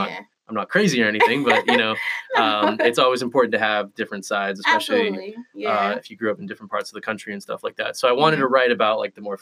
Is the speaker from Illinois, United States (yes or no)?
no; Nashville, Tennessee, United States; I'm from Nashville, so like it's a music city.